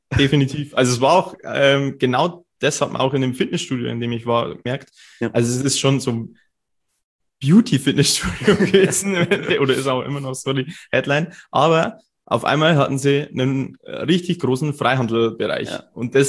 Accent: Cham, Bavaria, Germany; Ich komme aus Cham, das ist so 2 Stunden fast weg

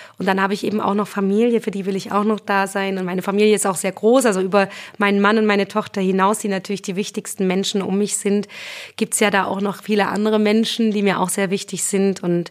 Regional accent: Oelsnitz, Saxony, Germany; Ich bekomme nämlich eine Ausstellung zu meinem Jubiläum in meiner Heimatstadt in Oelsnitz im Vogtland.

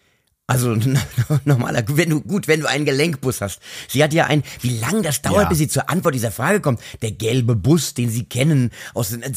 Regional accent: Mainz, Rhineland-Palatinate, Germany; wie man bei uns in Mainz sagt

